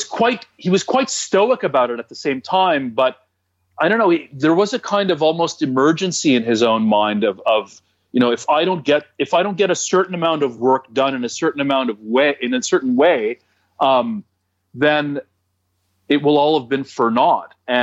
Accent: Toronto, Ontario, Canada; I'm from Toronto. It's like 10 times the distance for me to go there.

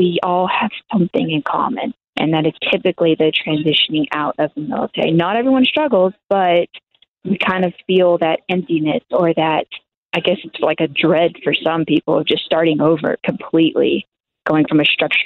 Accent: Texas, United States; Well, I'm born and raised in Texas, and I only served in the Army for a couple years before my injury.

